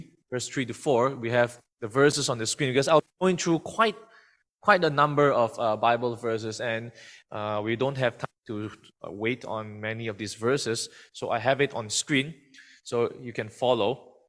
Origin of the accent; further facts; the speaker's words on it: Malaysia; English is a second language; Fourth year theology student at TAC, and so this is my final year, and I'm Malaysian Chinese. I haven't been back home for 3.5 years ever since COVID started.